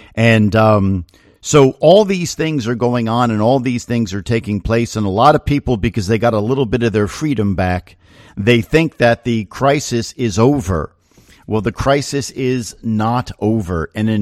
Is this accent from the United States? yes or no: yes; United States; I'm very patriotic to my home country. I love America.